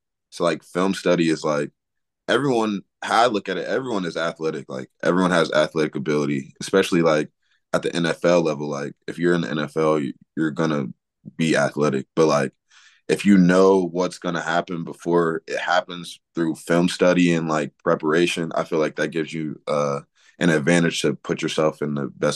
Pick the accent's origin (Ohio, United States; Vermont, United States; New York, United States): Ohio, United States; Cincinnati; because I'm from Cincinnati, and then going all the way down to Louisiana with no one